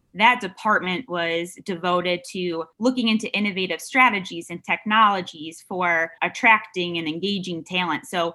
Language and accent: English; Wisconsin, United States; now in Paris, France; if you would have asked me if I was going to be managing a software company in Paris when I was growing up in Wisconsin